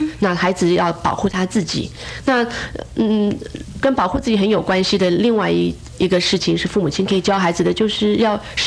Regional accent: China; 因为我们中国人谈到性这个字，我们有很多的忌讳

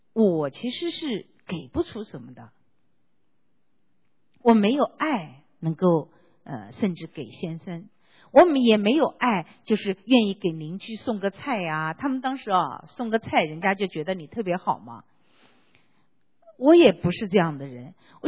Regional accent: Shanghai, China; 因为我在上海长大嘛，上海的教会里面是有那个雕像的

